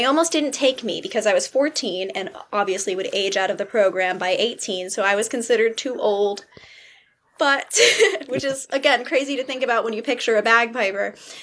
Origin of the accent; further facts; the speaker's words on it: Latham, New York, United States; So I was born in upstate New York, and I grew up there just outside of Albany in Latham, and I lived there for my entire childhood.